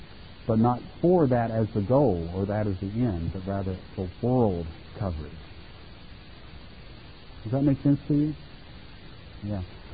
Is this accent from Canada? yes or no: no; Roanoke, Virginia, United States; So like people ask me, where are you from? I say, Roanoke, Virginia. I spent most of my life in Roanoke, well, not quite half of my life now, in Roanoke, Virginia.